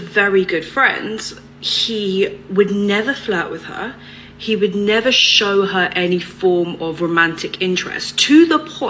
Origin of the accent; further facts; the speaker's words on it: United Kingdom; Like, I'm British. We are unfriendly as fuck.